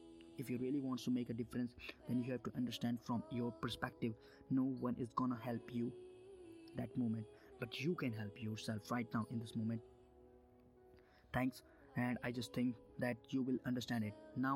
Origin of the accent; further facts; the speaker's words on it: India; English is a second language; As everybody you know, I'm from India, so the Indians will know this thing